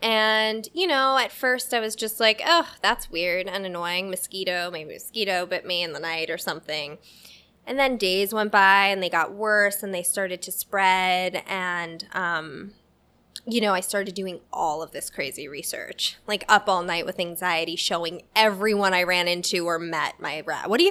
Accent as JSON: {"language": "English", "region": "Northeast", "country": "United States", "said": "because I'm from the Northeast, actually, so I've known about Lyme disease all my life. I grew up actually getting tick checks every time we went to Connecticut."}